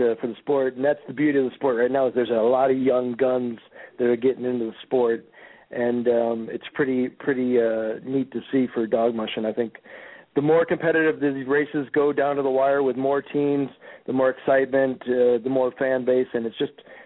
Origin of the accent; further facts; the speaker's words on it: Evanston, Illinois, United States; So in many respects, even though I grew up in Evanston outside of Chicago, I love Wisconsin.